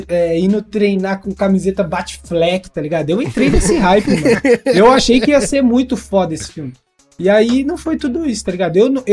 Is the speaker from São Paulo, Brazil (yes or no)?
yes; Osasco, São Paulo, Brazil; eu sou de Osasco, cara. Que rolê que tinha Osasco?